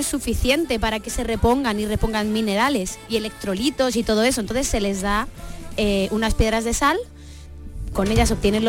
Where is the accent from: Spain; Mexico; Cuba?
Spain; Madrid, Community of Madrid; Yo soy de Madrid, segoviana de adopción.